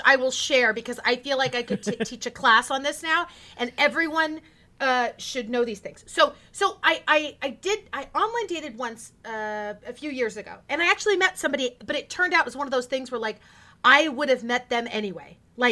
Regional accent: California, United States; I was raised in the Central Valley of California, which is the red part of California, very conservative.

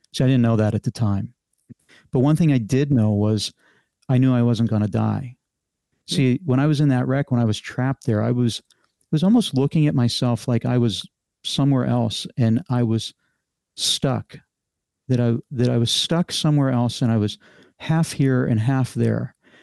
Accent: Pennsylvania, United States; now in Indianapolis, United States; I'm not from Indianapolis. I lived in Pennsylvania most of my life, and I came here for my first airline job.

